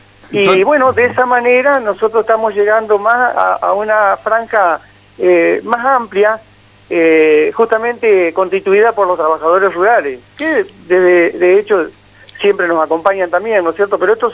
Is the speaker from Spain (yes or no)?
no; Argentina; en nuestra vida, digamos, como argentinos